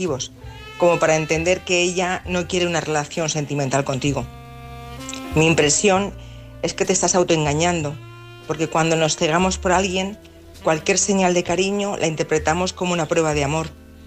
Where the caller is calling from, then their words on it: Madrid, Community of Madrid, Spain; de Madrid